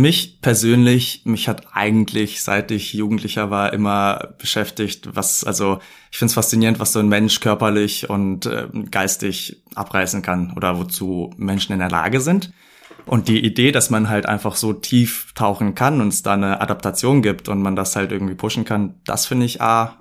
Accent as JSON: {"language": "German", "country": "Mongolia", "tie": "born or raised there", "moved": "yes", "said": "Ich bin in der Mongolei geboren, aufgewachsen. Die meisten dort können nicht mal schwimmen"}